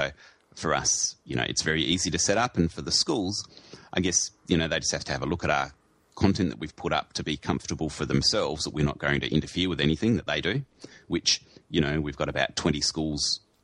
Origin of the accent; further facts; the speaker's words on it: Australia; you know, we're Australian, obviously